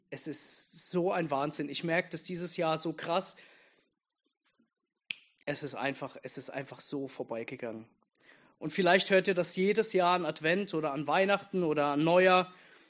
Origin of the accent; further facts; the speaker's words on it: Bamberg, Bavaria, Germany; Ich bin aus Bamberg, hier aus der Riverside-Kirche